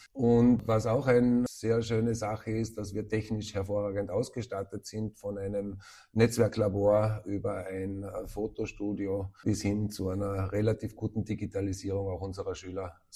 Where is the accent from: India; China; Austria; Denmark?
Austria; Carinthia; now in Feldkirch, Austria; Ich bin geboren und aufgewachsen in Kärnten und dann, weil sich das idealerweise damals so ergeben hat, nach Vorarlberg gekommen.